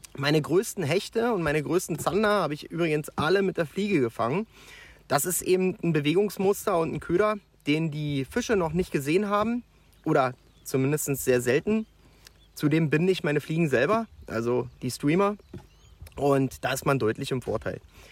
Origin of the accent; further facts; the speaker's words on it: Berlin, Germany; born there; now in Brandenburg, Germany; Genau, ich bin in Berlin